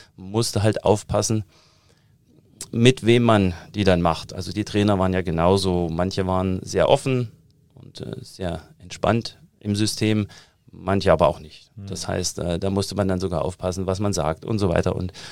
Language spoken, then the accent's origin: German; Thuringia, Germany; accent: Thuringian; Also ich komme ja aus Thüringen, hört man immer noch raus.